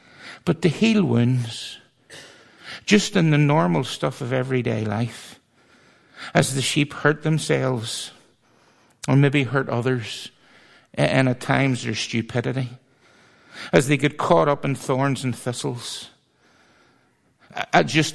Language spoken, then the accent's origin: English; Belfast, Northern Ireland, United Kingdom; And I'm from East Belfast.